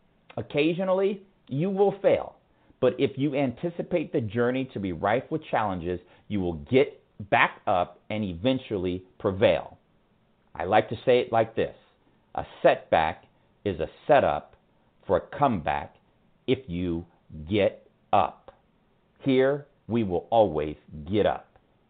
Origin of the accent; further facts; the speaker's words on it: Ventura, California, United States; I grew up in Ventura, California as an only child.